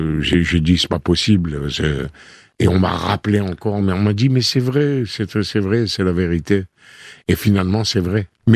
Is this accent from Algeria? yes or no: yes; Algeria; accent: pied-noir; moi, j'ai pas l'accent français. Quand je parle anglais, j'ai l'accent pied noir.